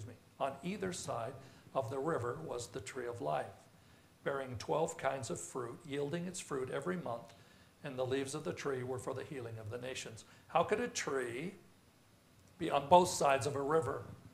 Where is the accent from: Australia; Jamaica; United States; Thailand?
United States; Idaho; Because I grew up in Idaho. I've seen crystal clear water, clear as, you know, just beautiful.